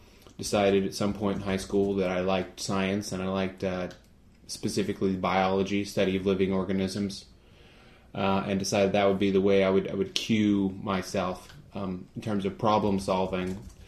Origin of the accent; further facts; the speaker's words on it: Fieldbrook, California, United States; Well, I was a rural boy. I grew up in Fieldbrook, California, which is sort of a non-existent, non-city community, if you will